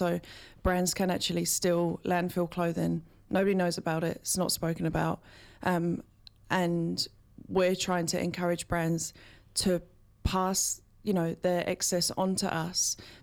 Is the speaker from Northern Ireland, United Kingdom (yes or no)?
no; East of England, United Kingdom; now in New Zealand; I grew up, if you haven't already guessed, not in Aotearoa. I grew up in Essex in the UK